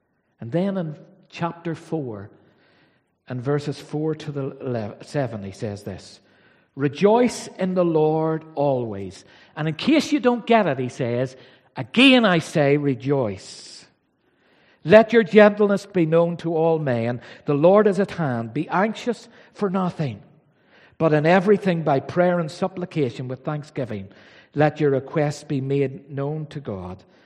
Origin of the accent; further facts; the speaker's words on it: Belfast, Northern Ireland, United Kingdom; when I was a little boy growing up in East Belfast, I lived in a little street.